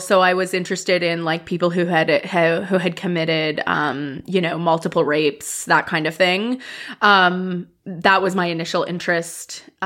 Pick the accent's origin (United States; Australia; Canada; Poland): Canada; I am Canadian. Yeah.